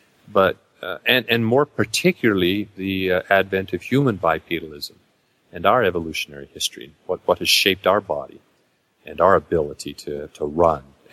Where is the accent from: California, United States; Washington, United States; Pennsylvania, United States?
Washington, United States; Spokane; I grew up in the Pacific Northwest, and so I was aware of some of the stories about Sasquatch from British Columbia and Bigfoot and so on. And I was living in Spokane, Washington as a youngster, about age 11